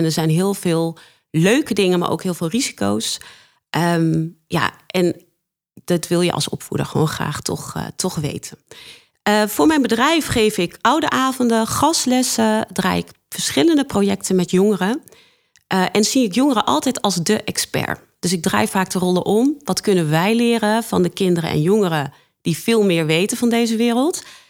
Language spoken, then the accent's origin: Dutch; Zevenaar, Gelderland, Netherlands; Ik kom uit Zevenaar.